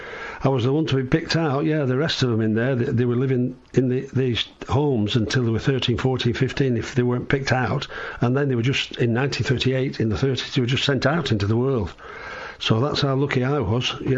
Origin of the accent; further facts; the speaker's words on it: Heswall, North West England, United Kingdom; born there; But actually, I'm almost a Scouser. I'm the wrong side of the river. I was born in Heswall in Cheshire.